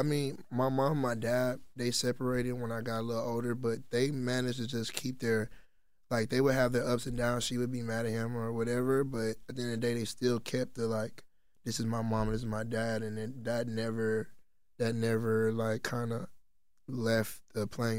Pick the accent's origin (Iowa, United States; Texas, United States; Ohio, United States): Texas, United States; I'm from Texas as well. And I always like to highlight, you know, any artist coming out of Texas